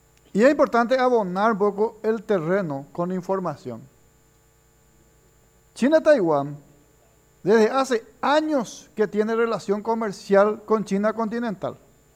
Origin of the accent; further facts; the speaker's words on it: Paraguay; todas las ayudas que hemos recibido como pueblo paraguayo.